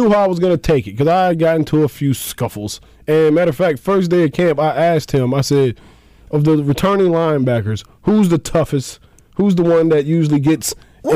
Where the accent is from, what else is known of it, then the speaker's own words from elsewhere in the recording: Missouri, United States; It was Kansas and I was from Missouri. So I counted as out of state.